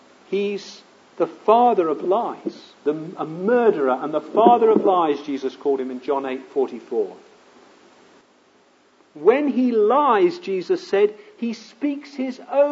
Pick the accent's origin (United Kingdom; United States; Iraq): United Kingdom; England; I'm an Englishman. If I followed the futile way of life that my English forefathers passed on to me